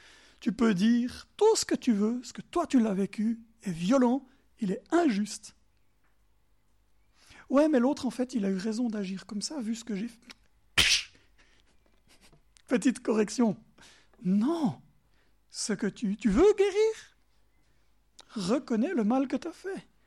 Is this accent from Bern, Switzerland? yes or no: yes; Bern, Switzerland; accent: Bernese Jura; Il est beau mon accent. J'entends un raisonnement. Quelqu'un m'a dit avant que j'avais un bel accent du Jura bernois.